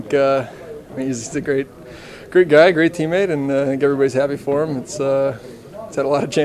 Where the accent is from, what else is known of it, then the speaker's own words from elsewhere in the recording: Detroit, Michigan, United States; I grew up in Detroit, he reminds me a lot of Lindstrom